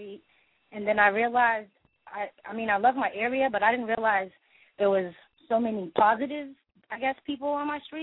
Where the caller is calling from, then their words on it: Boston, Massachusetts, United States; I'm calling from Boston.